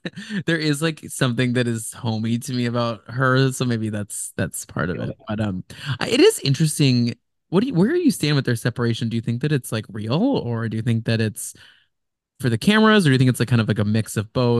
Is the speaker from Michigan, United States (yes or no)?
no; Texas, United States; I think for me, I haven't, because I'm from Texas, I know 5,000 Britneys.